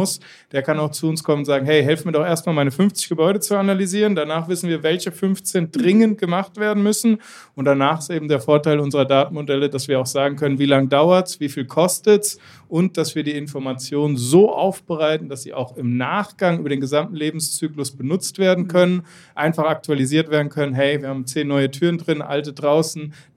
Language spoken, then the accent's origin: German; Gießen, Hesse, Germany; ich bin 33 Jahre alt, ich komme aus Gießen, also gebürtiger Mittelhesse, gar nicht weit von hier.